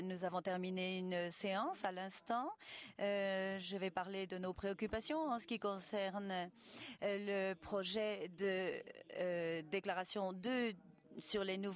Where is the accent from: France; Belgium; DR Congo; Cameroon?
Belgium; je viens de Belgique